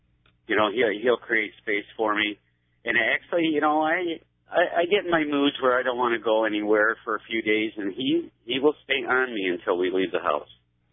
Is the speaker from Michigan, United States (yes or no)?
yes; Rochester, Michigan, United States; I grew up in the Rochester, Michigan area. Went to junior high and high school there.